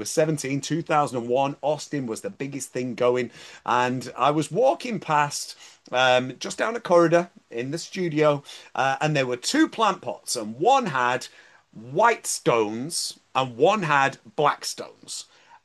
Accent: United Kingdom; but as a Brit, this really puts a smile on my face.

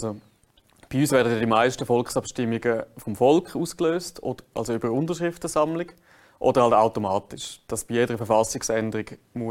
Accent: Switzerland; ich als Schweizer Bürger

